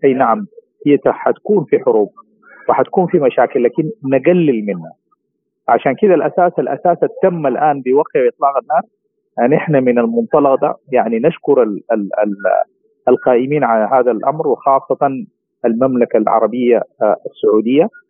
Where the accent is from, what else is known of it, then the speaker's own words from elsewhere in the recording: Sudan; نحن دارين نفرز بين الناس اللي فعلا عايزين يخدموا بلادنا ودارين يخدموا شعبنا